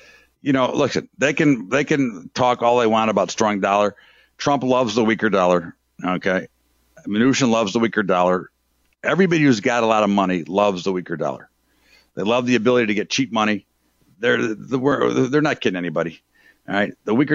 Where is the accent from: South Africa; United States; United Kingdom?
United States; And again, listen, I'm American.